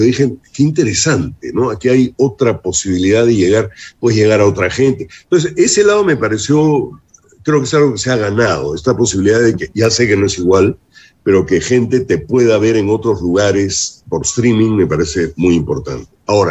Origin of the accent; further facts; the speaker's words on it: Peru; la gran dificultad que tenemos como peruanos de construir algo en común, ¿no?